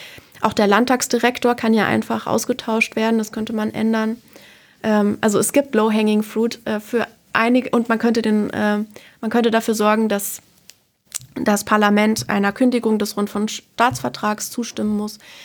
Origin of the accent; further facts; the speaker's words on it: Eisenach, Thuringia, Germany; Ich komme selbst aus Thüringen, ich wurde in Eisenach geboren.